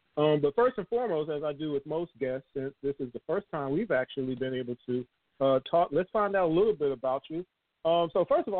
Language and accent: English; Queens, New York, United States; I'm actually from Queens, New York myself.